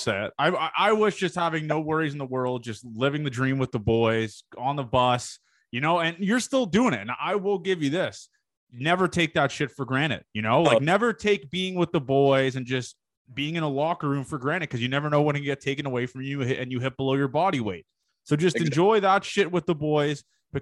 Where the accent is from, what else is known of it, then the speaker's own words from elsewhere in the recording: Toronto, Ontario, Canada; you're from a part of the country that's pretty similar to where I'm from the Toronto area.